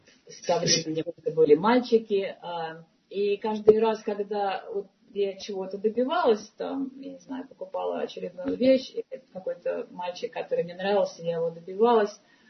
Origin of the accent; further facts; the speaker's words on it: Saint Petersburg, Russia; потому что я тоже из Ленинграда.